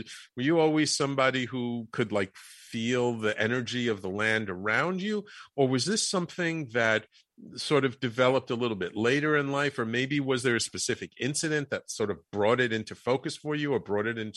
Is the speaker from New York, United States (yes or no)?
yes; New York City, New York, United States; I grew up in the Bronx, but we had some summer property outside of Peekskill, New York, a little bit upstate.